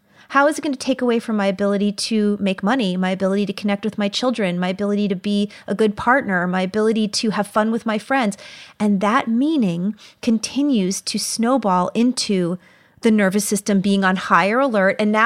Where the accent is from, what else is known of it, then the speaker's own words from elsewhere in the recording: New York, United States; I'm a New Yorker. I'm super fast. Everywhere I go fast.